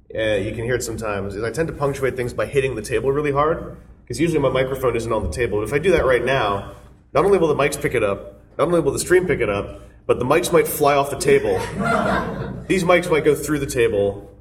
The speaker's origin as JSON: {"language": "English", "country": "Canada", "said": "I'm from Canada."}